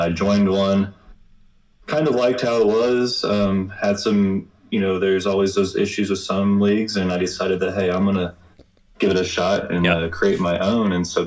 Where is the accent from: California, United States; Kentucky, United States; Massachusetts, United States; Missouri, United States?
Kentucky, United States; And I'm actually from Southern Kentucky.